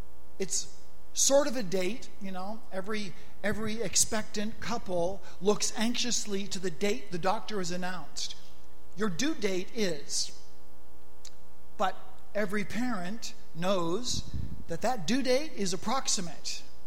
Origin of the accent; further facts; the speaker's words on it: Canada; born there; I was born in March because it was, I guess it was too cold in February. I'm not sure. March was probably no picnic either in Canada at the time